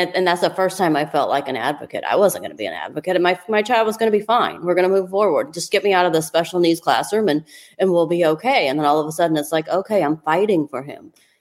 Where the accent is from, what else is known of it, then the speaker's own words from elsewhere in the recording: United States; I mean, we're from Clinton County.